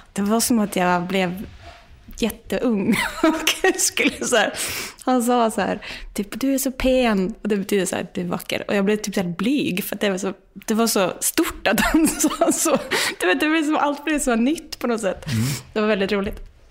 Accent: Molde, Møre og Romsdal, Norway; Vi kommer ju från Molde och den lilla staden är ju fantastisk i sig.

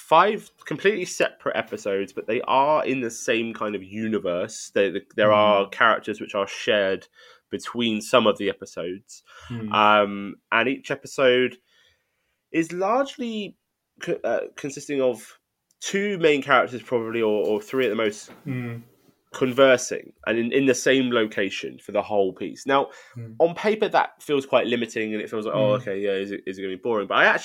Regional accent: United Kingdom; I think as a British audience, I think we'll get more out of this than you would say out of Best Christmas Ever.

